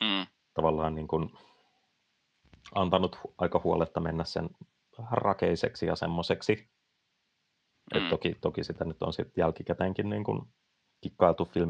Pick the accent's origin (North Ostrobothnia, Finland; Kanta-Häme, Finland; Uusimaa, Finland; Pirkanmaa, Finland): Kanta-Häme, Finland; Riihimäki; no, mä oon Riihimäeltä, se ei ehkä mene ihan maaseudusta, mutta silleen, mä olen kuitenkin taajama-alueen ulkopuolelta.